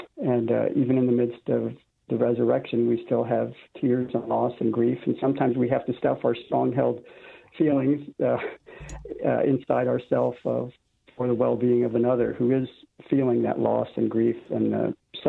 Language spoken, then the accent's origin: English; Philippines; I grew up in the Philippines. My parents were missionaries there.